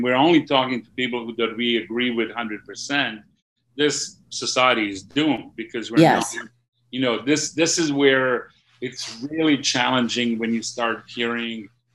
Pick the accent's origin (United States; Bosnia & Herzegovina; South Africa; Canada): Bosnia & Herzegovina; Sarajevo, Federation of Bosnia and Herzegovina; I see a whole bunch of theater companies doing shows about war in Sarajevo, which is my hometown.